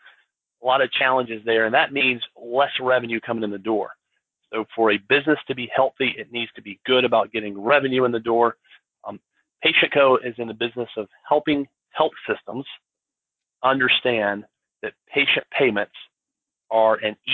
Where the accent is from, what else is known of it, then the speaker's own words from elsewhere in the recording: Winder, Georgia, United States; also born or lived in Athens; Well, I grew up in Northeast Georgia, town of Winder, Georgia.